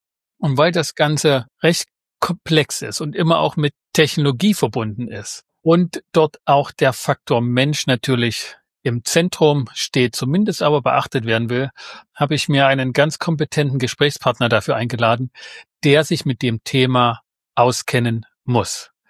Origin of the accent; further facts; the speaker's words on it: Leipzig, Saxony, Germany; Als Leipziger bin ich gerade kurz verwirrt